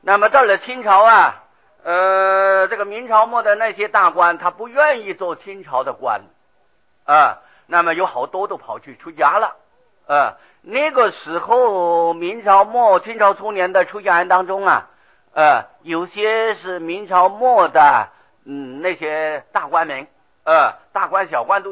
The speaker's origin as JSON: {"language": "Chinese", "town": "Shitoushan", "region": "Miaoli County", "country": "Taiwan", "tie": "born or raised there", "said": "狮头山啊，我从小住在狮头山。"}